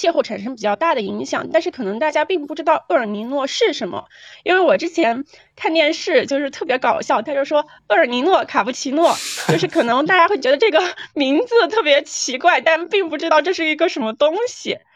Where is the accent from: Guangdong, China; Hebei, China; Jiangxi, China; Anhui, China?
Jiangxi, China; moved away as an adult; 因为我老家是在江西，就每天都是蓝天白云、青山绿水